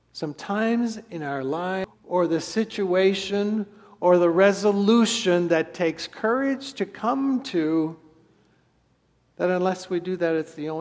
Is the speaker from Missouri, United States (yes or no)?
yes; St. Louis, Missouri, United States; something that happened in my hometown of St. Louis.